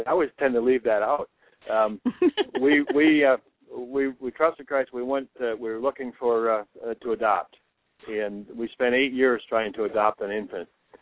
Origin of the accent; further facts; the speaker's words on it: Grand Haven, Michigan, United States; also born or lived in Indiana; I was born and raised in Grand Haven, Michigan. You know where that's at, Mike, just around the river here by Spring Lake. So I'm back home. I was gone for 20 years in the ministry, mostly in northwest Indiana.